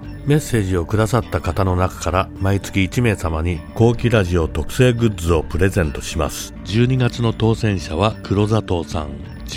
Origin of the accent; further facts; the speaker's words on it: Adachi, Tokyo, Japan; 私の生まれ育った足立区、子供の頃毎日見てたでかい空は、時代とともに建物や人があふれ都会になってきて